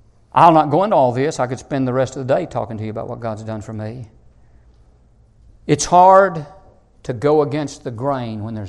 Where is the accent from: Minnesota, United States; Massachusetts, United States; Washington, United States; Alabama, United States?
Alabama, United States; born there; It's impossible for me to understand why I was born in Alabama and somebody else was born in Afghanistan.